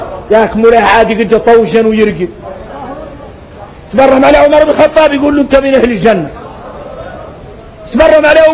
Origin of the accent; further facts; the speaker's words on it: Mauritania; واحنا موريتاني قاع ما عين علينا موريتاني